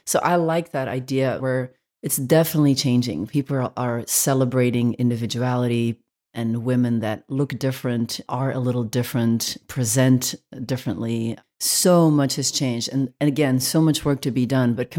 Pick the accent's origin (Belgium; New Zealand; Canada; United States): Belgium; Yeah, I grew up in Belgium.